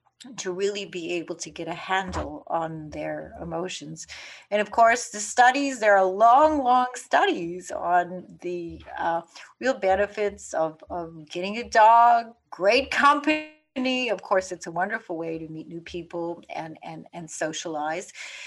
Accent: Winnipeg, Manitoba, Canada; now in New York City, United States; I grew up in Winnipeg, Canada, and I really had this urge. Of course, I live in New York City with my husband, Jim

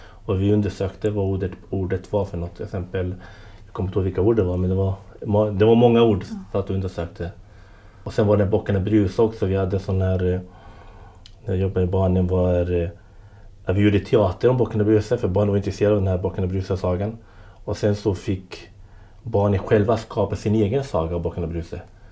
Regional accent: Chile; now in Norrköping, Sweden; och jag kommer från Chile. Men jobbar nu på Palettens förskola i Norrköping.

